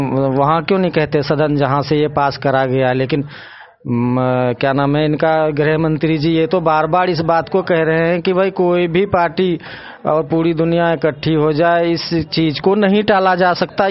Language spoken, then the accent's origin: Hindi; Purnia, Bihar, India; now in Delhi, India; पूर्णिया जिले के रहने वाले हैं हम जी।